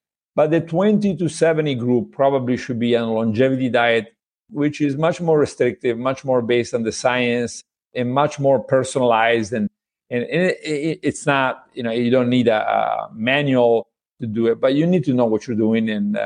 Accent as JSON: {"language": "English", "country": "Italy", "second_language": "English", "said": "You know, this is, I'm somebody from Italy, right? So I shouldn't say that. They may take my citizenship away"}